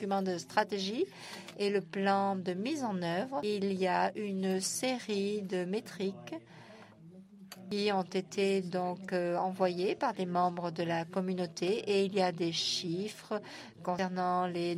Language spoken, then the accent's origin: French; Iran; French is a second language; je viens de l'Iran.